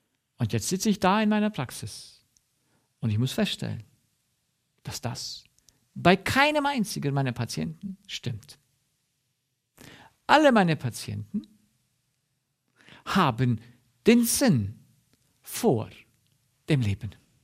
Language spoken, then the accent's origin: German; Romania; moved away; Und ich kenne diese Situation aus Rumänien, aus dem Land, wo ich herkomme. Und ich selbst bin ja geflohen, um in die Freiheit zu kommen.